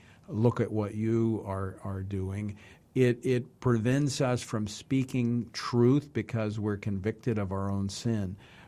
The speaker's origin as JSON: {"language": "English", "town": "Baton Rouge", "region": "Louisiana", "country": "United States", "tie": "born or raised there", "said": "in my hometown of Baton Rouge"}